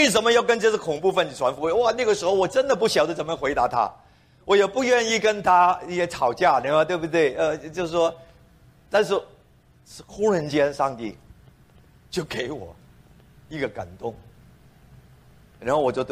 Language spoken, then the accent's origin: Chinese; China; now in Chinatown; 我们中国人很厉害的，我们看见什么地方都可以发财的东西，可以赚钱的。